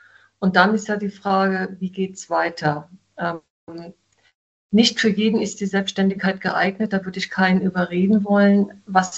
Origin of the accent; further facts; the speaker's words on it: Southern Germany, Germany; ich bin aus Süddeutschland, ich komme aus dem Odenwald